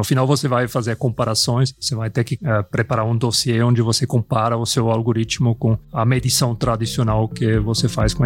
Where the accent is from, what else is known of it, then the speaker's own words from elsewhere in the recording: Switzerland; now in Brazil; Eu saí da Suíça porque não gosto do frio, então eu estou muito feliz aqui